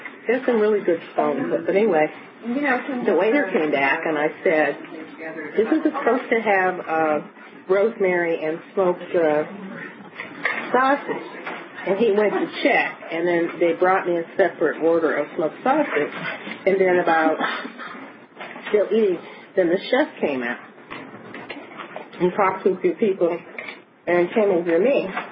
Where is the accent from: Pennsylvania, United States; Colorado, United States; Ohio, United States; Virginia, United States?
Ohio, United States; born or raised there